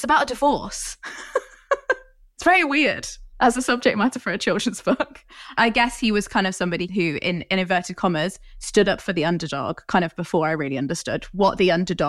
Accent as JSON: {"language": "English", "town": "Coventry", "region": "West Midlands", "country": "United Kingdom", "tie": "born or raised there", "said": "I grew up in Coventry, which is really near Birmingham, which is near the original Cadbury's Chocolate Factory"}